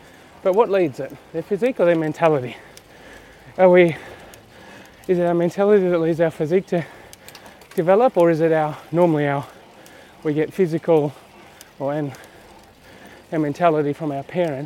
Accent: Australia; now in Stabio, Switzerland; I'm actually Australian. I rent a house in Europe, I own a house in Australia. So where is my home? I've been moving around all my life.

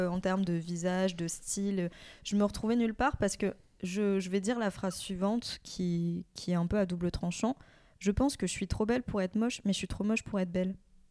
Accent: Vietnam; comme moi, je suis vietnamienne.

